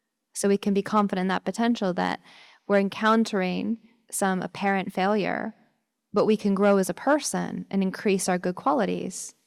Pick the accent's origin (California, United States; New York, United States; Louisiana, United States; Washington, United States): Washington, United States; Seattle; it was where I grew up in Seattle.